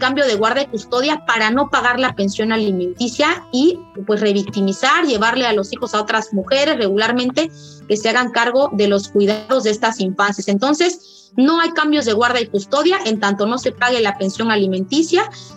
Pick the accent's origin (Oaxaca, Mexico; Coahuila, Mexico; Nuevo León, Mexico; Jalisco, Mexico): Oaxaca, Mexico; Yo vengo de Oaxaca y me las sé, pero perfectísima.